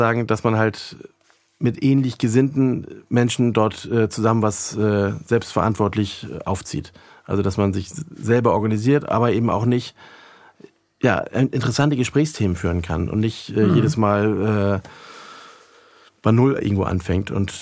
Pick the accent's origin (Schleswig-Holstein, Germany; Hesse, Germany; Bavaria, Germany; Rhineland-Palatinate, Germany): Schleswig-Holstein, Germany; Und Marie, Claudia, meine Frau und ich, wir kommen alle aus Nordfriesland.